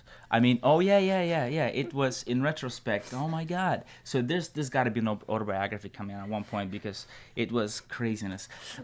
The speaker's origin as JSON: {"language": "English", "region": "New York", "country": "United States", "tie": "born or raised there", "said": "I grew up in New York, so I really do feel like I'm a New Yorker."}